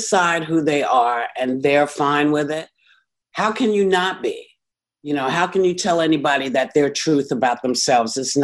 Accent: New York City, New York, United States; New York, Manhattan.

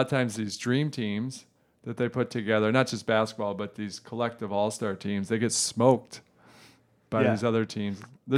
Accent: Detroit, Michigan, United States; I remember this is funny because I grew up in Detroit.

